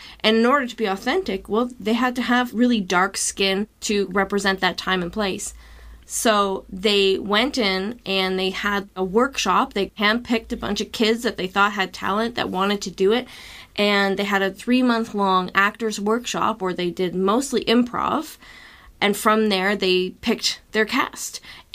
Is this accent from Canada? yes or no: yes; Canada; you have to know that as a Canadian, it hurts me to say this